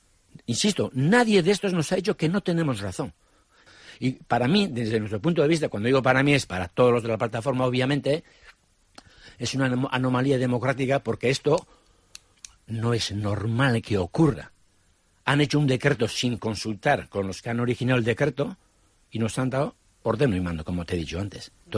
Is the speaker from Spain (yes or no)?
yes; Getaria, Basque Country, Spain; quitando la pesca, que yo soy de Guetaria, quitando los caseros